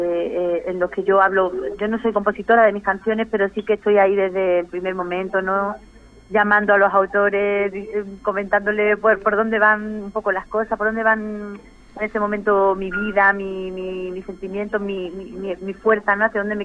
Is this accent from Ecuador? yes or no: no; Spain; y yo que soy una cantante española